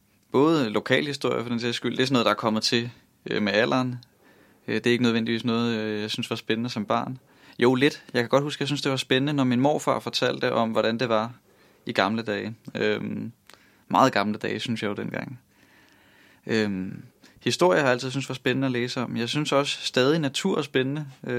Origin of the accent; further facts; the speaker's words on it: Gilleleje, Capital Region of Denmark, Denmark; also born or lived in Copenhagen; Ja, jamen jeg er født i København på Rigshospitalet, og indtil cirka jeg begyndte skole, så har jeg faktisk boet i København, og så er jeg vokset op siden da i Nordsjælland, i Gilleleje, og ja, har boet der, indtil jeg flyttede hjemmefra.